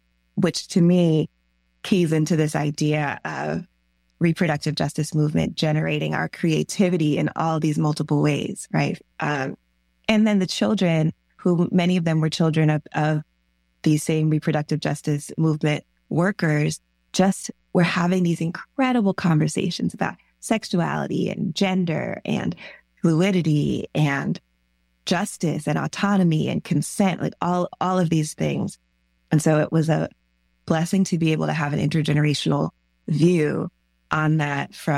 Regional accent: Atlanta, Georgia, United States; when I was a teenage writer growing up in Atlanta

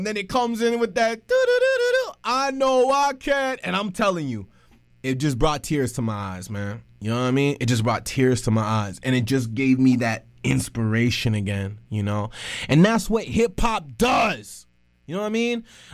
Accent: West Coast, United States; But physically, I'm from the West. So, you know, I always got love for the West Coast, man.

